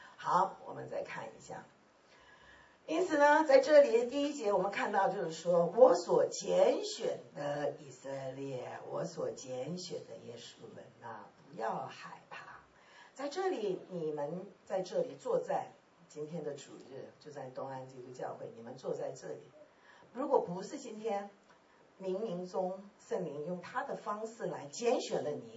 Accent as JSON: {"language": "Chinese", "country": "South Korea", "tie": "born or raised there", "also_born_or_lived": "Taiwan", "moved": "yes", "lives_now": "United States", "said": "我是生在韩国，长在韩国，以后受教育在台湾，从台湾来到美国敬礼神了。我在韩国的时候呢，种子已经撒进来了，我信主了，16岁就信主了。"}